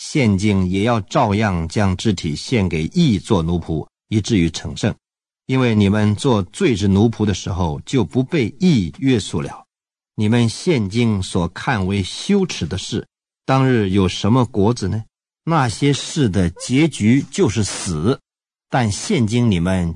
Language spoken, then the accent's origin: Chinese; China; 这个圣字啊，我们中国人很敏感